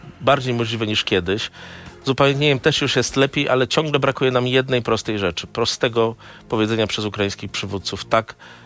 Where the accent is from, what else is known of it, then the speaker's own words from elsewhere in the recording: Hrubieszów, Lublin Voivodeship, Poland; Natomiast ja sam jestem z Hurbieszowa i dobrze wiem, jak wygląda sytuacja w rejonach przygranicznych.